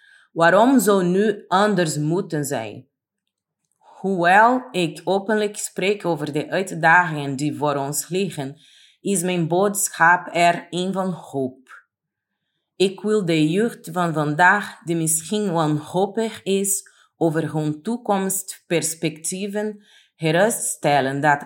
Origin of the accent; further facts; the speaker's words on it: Brazil; born there; Dutch is a second language; Ik ben geboren in Brazilië, een land waar we leven te midden van een voortdurende burgeroorlog tussen drugdealers en de politie.